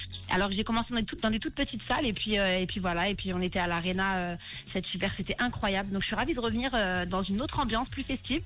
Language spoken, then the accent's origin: French; Lyon, Auvergne-Rhône-Alpes, France; Moi je suis une lyonnaise, hein, lyonnaise de cœur, lyonnaise d'enfance. C'est-à-dire que j'ai grandi pas très très loin.